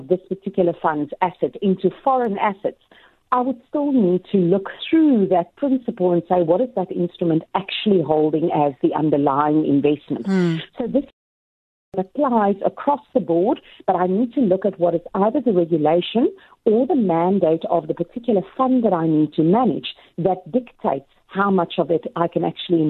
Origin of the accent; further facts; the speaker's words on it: South Africa; And as a South African investor, the majority of my liabilities are still in South African rands.